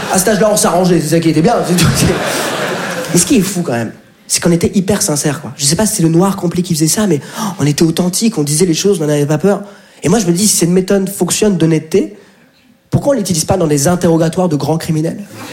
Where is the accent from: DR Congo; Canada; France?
France; Je dis, mais papa, mais on est de France.